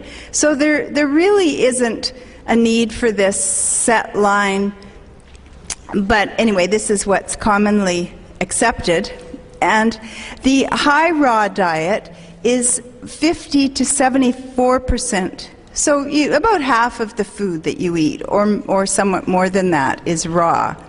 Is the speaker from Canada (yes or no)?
yes; Canada; I'm from Canada, but I've been many, many places